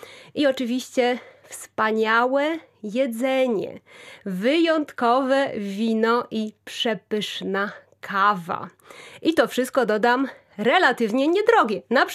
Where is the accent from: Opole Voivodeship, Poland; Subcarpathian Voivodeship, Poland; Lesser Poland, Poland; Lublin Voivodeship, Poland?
Lublin Voivodeship, Poland; Lublin; Pochodzę z Lublina, tutaj się urodziłam, tutaj się wychowałam